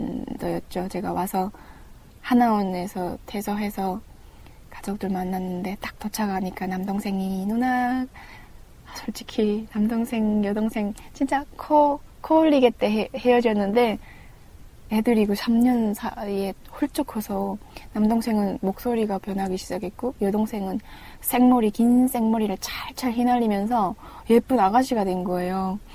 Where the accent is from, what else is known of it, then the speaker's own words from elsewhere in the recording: Chongjin, North Hamgyong, North Korea; now in South Korea; 고향 함경북도 청진이 고향 청년이죠.